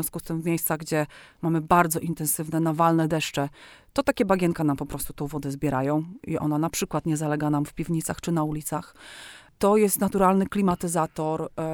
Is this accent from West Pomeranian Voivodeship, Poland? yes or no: no; Ostróda, Warmian-Masurian Voivodeship, Poland; jesteśmy z Ostródy. Ostródy to jest małe środowisko